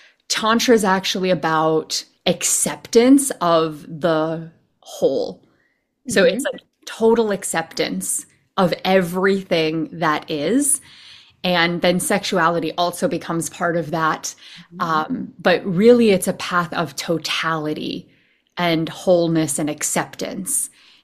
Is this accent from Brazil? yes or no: no; Canada; now in Los Angeles, United States; So I'm from Canada. I currently live in Los Angeles